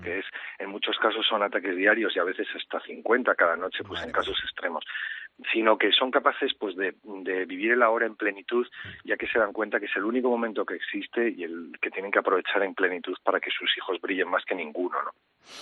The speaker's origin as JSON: {"language": "Spanish", "region": "La Rioja", "country": "Spain", "said": "primero porque es mi primera novela ambientada en mi tierra, en La Rioja. Yo soy riojano"}